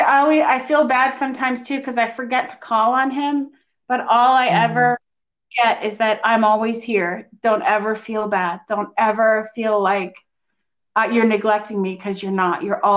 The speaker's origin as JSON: {"language": "English", "town": "Fort Belvoir", "region": "Virginia", "country": "United States", "tie": "born there", "said": "I was born in Fort Belvoir, Virginia, which is right where they were all living."}